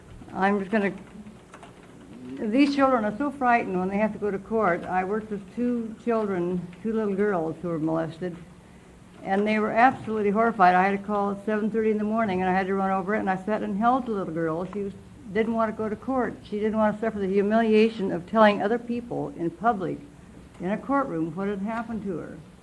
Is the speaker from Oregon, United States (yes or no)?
yes; Klamath Falls, Oregon, United States; from Klamath Falls.